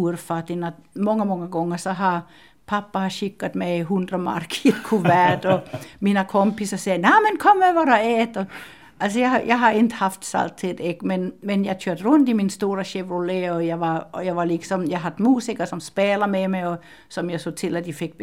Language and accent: Swedish; Copenhagen, Capital Region of Denmark, Denmark; born or raised there; Swedish is a second language; now in Finland